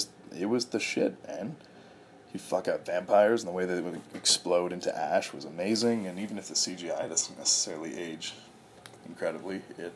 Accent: Canada; Not just as a Canadian, my bias

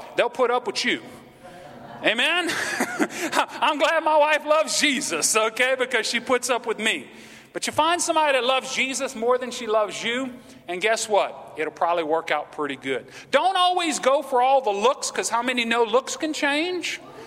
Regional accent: Louisiana, United States; Okay, now it's a little bit too cold for me as a Cajun, okay?

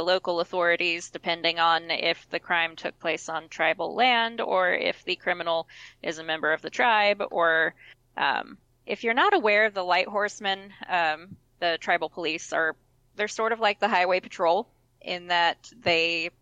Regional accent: Oklahoma, United States; very much reminds me of the Indian nations that we have here in my home state of Oklahoma.

